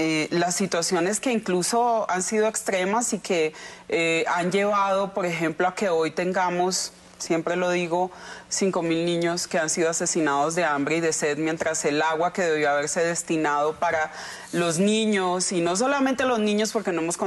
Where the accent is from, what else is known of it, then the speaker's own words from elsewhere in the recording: La Guajira, Colombia; una generación de un pueblo milenario y una generación de la gente guajira, dueña de un departamento